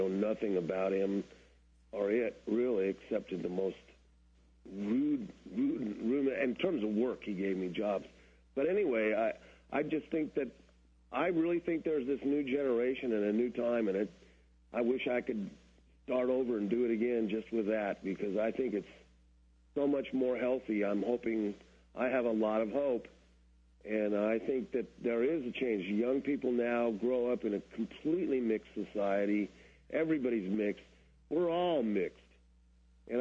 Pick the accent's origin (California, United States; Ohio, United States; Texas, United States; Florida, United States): California, United States; Los Angeles; it is what I grew up in Los Angeles in particular, being one of the most racist places on earth